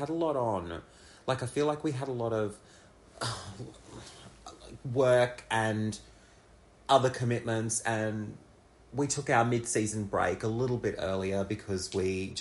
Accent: Brisbane, Queensland, Australia; yep, so just on my way to the Brisbane Entertainment Centre. I'm so excited to be back in my hometown performing to my home crowd.

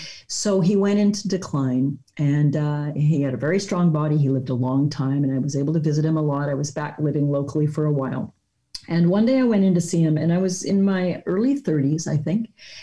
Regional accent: British Columbia, Canada; So fast forward, I grew up here on Vancouver Island with my grandparents in the same town.

